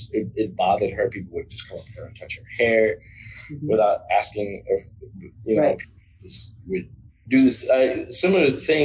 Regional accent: Chicago, Illinois, United States; is like you say, where are you from? Chicago.

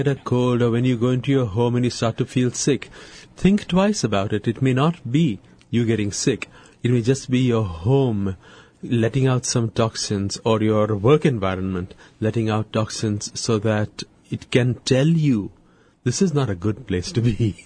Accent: India; I was brought up in India, but not as a regular Indian, but as a Parsi.

